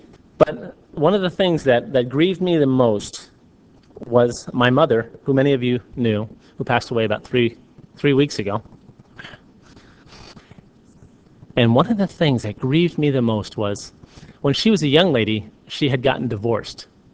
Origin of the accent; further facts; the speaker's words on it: New York, United States; Now, I grew up in the Catholic Church in New York.